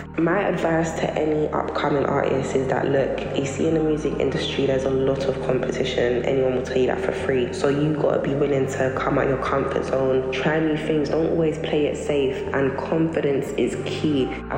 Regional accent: London, United Kingdom; I'm a rapper from South London.

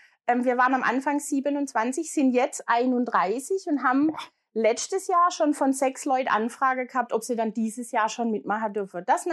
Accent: Baden-Württemberg, Germany; Ich bin gebürtig aus dem Schwarzwald.

